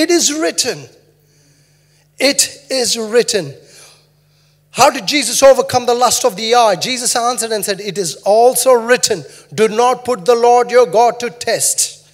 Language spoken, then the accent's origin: English; India; I come from India.